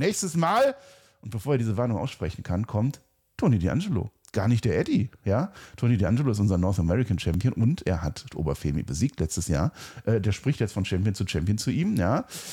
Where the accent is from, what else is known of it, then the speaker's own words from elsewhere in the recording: Germany; ich bin Deutscher und ich sage Mensaha, das H ist heilig in dem Fall